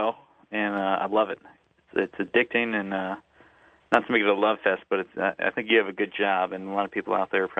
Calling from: Greenwich, Connecticut, United States; I'm calling you from Greenwich, Connecticut.

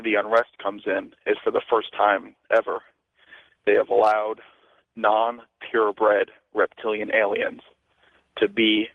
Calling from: Georgia, United States; Currently, I'm calling from Georgia, but I'm heading south.

